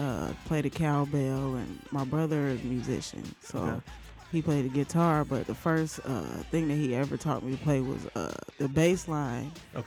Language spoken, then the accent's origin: English; Pittsburg, California, United States; born there; I was born in Pittsburgh, California.